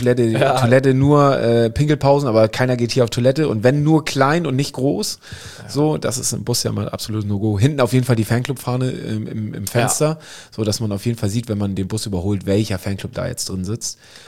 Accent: Friedrichstadt, Schleswig-Holstein, Germany; das ist ja meine Ecke, wo ich aufgewachsen bin in Friedrichstadt.

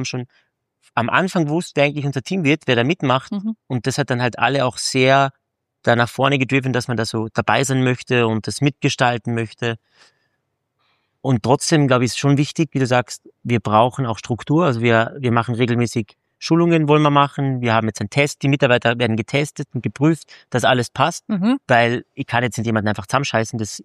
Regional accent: Carinthia, Austria; ich bin aus dem Land, bin von Kärnten

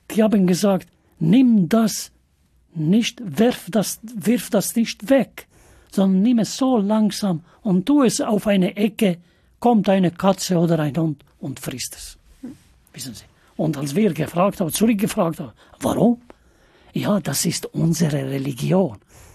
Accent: North Macedonia; Ich komme zum Beispiel aus Nordmazedonien. Nordmazedonien ist auf dem Balkan.

